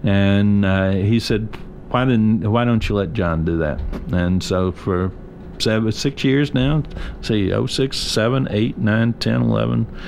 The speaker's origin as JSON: {"language": "English", "town": "Memphis", "region": "Tennessee", "country": "United States", "tie": "born or raised there", "said": "I grew up in Memphis, and so I grew up listening to Harry Carey and Jack Buck and Joe Garagiola."}